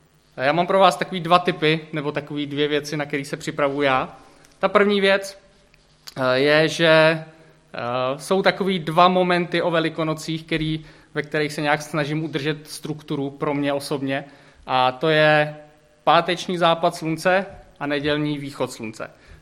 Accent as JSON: {"language": "Czech", "town": "Chotěboř", "region": "Vysočina Region", "country": "Czechia", "said": "a jsem z Chotěboře"}